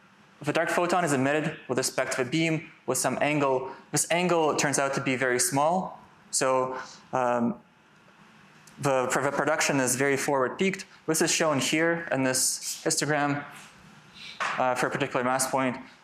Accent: Canada; I'm from Canada. I shouldn't be making these mistakes.

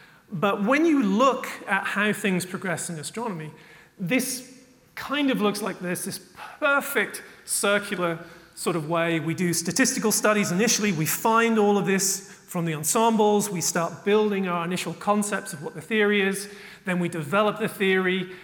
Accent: England, United Kingdom; I've gone with cheeky because I'm English.

